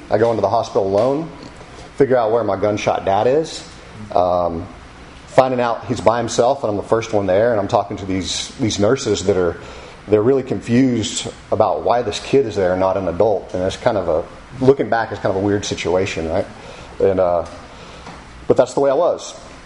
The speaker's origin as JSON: {"language": "English", "town": "Lubbock", "region": "Texas", "country": "United States", "tie": "born there", "said": "I was born in Lubbock."}